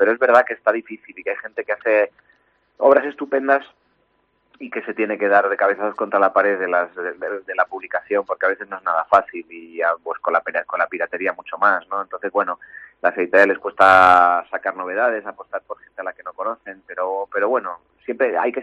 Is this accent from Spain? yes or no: yes; Madrid, Community of Madrid, Spain; also born or lived in Ferrol; Sí, yo soy nacido en Madrid y pasé muchos años en Madrid en la infancia, pero bueno, mi familia es ferrolana y acabamos por volver a Ferrol y estudié la carrera en La Coruña